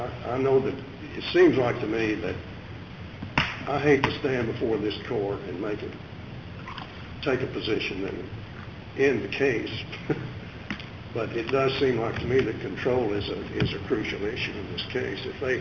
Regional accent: San Antonio, Texas, United States; from San Antonio, representing the respondents

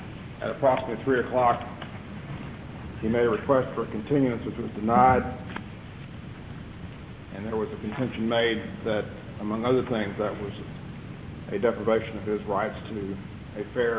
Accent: San Antonio, Texas, United States; I'm from San Antonio.

